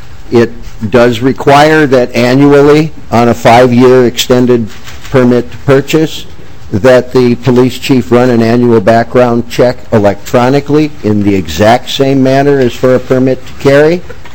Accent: Faribault, Minnesota, United States; I'm from Faribault, Minnesota.

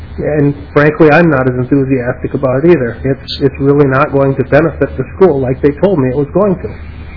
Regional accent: Grand Meadow, Minnesota, United States; I'm from Grand Meadow.

